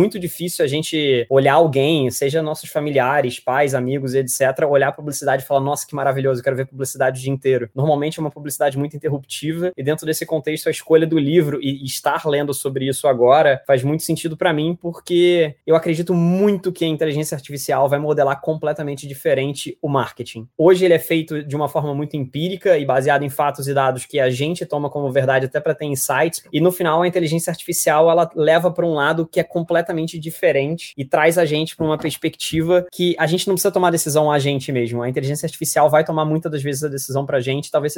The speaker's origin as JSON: {"language": "Portuguese", "region": "Rio de Janeiro", "country": "Brazil", "lives_now": "São Paulo, Brazil", "said": "eu tenho 31 anos, sou carioca. Acabei trilhando um pouco minha vida em alguns lugares aqui do país, mas estou há mais ou menos 8 anos aqui em São Paulo."}